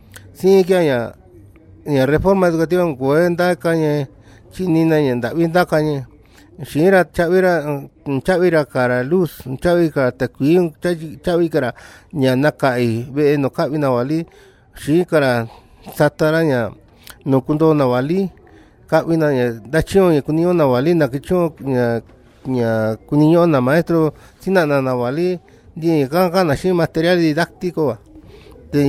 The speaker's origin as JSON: {"language": "Spanish", "town": "Ocuapa", "region": "Guerrero", "country": "Mexico", "tie": "born or raised there", "first_language": "Tu'un Savi (Mixtec)", "second_language": "Spanish", "said": "vengo del estado de Guerrero, del municipio de Copanatoyat, mi pueblo natal es Ocuapa. Y nuestra lengua que nosotros hablamos es el tonsabi."}